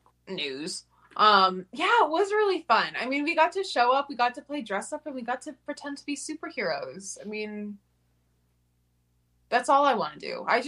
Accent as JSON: {"language": "English", "town": "Portland", "region": "Maine", "country": "United States", "said": "I'm from Portland, Maine, and I'm reading for the role of Nia."}